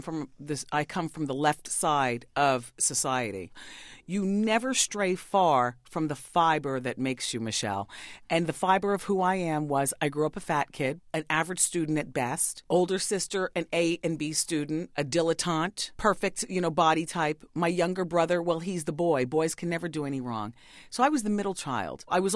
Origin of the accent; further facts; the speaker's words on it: New Jersey, United States; Growing up in New Jersey, a suburb of New York, that part of Jersey that I grew up, I'm 48 years old.